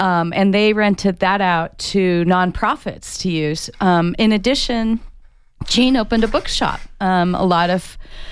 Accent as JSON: {"language": "English", "town": "Phoenix", "region": "Arizona", "country": "United States", "tie": "born or raised there", "also_born_or_lived": "New York City", "moved": "as an adult", "said": "I grew up in the Phoenix area in the hot summers there. And then after going to undergraduate school at NAU, I went off and left Arizona for 29 years, and I became a landscape architect."}